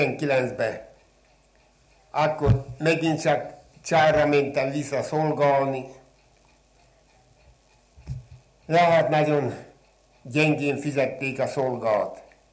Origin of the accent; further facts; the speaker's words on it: Hungary; Nem mondták volna, hogy én magyar vagyok. Esetleg, hogyha szlovák. Annyira megtanultam a cseh nyelvet.